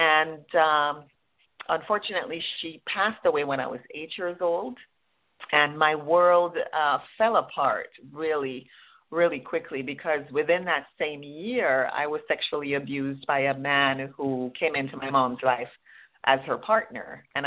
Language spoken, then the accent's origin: English; Jamaica; So I am originally from Jamaica. I was born to a poor teenage mother on my grandparents' farm.